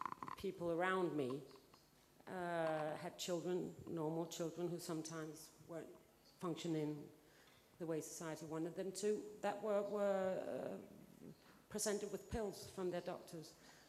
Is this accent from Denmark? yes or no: yes; Denmark; English is a second language; I'm from Denmark.